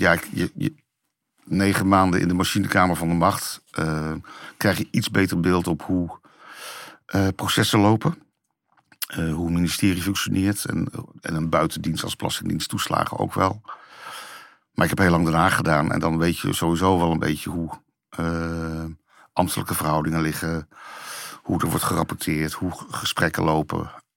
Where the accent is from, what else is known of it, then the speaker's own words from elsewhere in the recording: Netherlands; Ja, ik ben een van de Nederlanders die denkt... ik denk in heel mijn journalistieke carrière gaat het over misbruik en oneigenlijk gebruik van sociale voorzieningen.